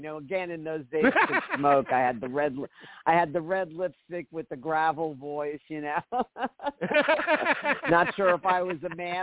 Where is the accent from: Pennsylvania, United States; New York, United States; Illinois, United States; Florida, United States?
New York, United States; Brooklyn; I grew up in Brooklyn, much like what Full Sail started out as.